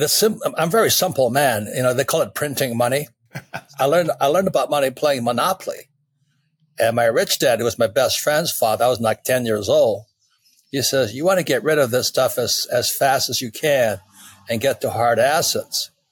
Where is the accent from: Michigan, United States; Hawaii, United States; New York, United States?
Hawaii, United States; So in 1964, I was like 18 years old or 17 years old growing up in Hawaii.